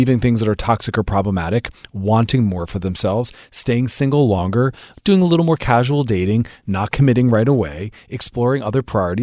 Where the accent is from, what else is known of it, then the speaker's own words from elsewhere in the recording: Philadelphia, Pennsylvania, United States; Because I'm from Philly. We just like either go grab a slice of pizza, or we just get some delivery or something.